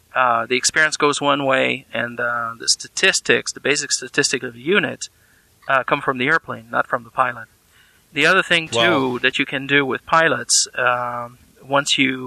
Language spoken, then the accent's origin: English; France; now in Chicago, United States; near Chicago. I'm way up north in the suburbs. But originally, no, I was born and raised in France. And part of my family is French, part of my family is American. But I've been in the States.